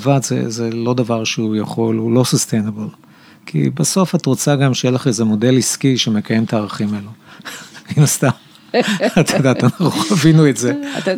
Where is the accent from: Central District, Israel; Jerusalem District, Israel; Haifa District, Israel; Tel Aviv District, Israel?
Central District, Israel; Ramla; אני גדלתי ברמלה